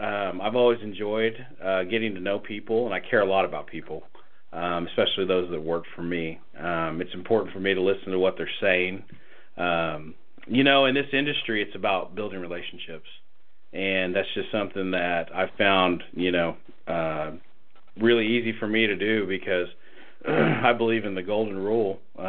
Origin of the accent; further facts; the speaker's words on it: Tulsa, Oklahoma, United States; So I grew up in Tulsa. My family is originally from Pawhuska, so that is the actual reservation.